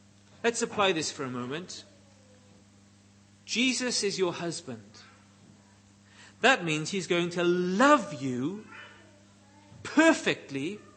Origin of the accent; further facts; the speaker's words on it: Wales, United Kingdom; accent: Welsh; I'd gone to the wrong kind of school, and to my shame, I was trying to eradicate my Welsh accent.